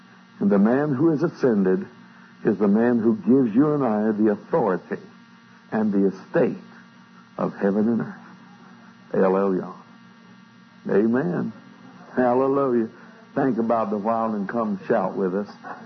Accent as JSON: {"language": "English", "region": "Oklahoma", "country": "United States", "said": "I'm from Oklahoma, speak a little slower."}